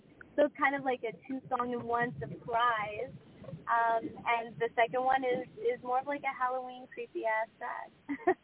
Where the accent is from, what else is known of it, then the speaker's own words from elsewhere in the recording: Toronto, Ontario, Canada; So I'm 23 years old. I'm from Toronto, Ontario.